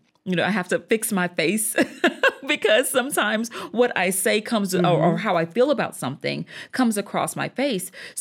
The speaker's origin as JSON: {"language": "English", "region": "the South", "country": "United States", "accent": "Southern twang", "said": "I'm from the South. And so that Southern twang is definitely still there."}